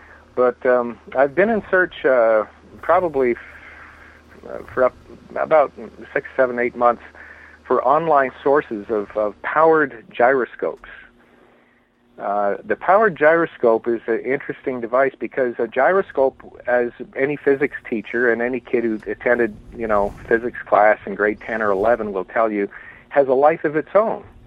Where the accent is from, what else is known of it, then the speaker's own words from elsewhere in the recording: Ontario, Canada; But I grew up in Ontario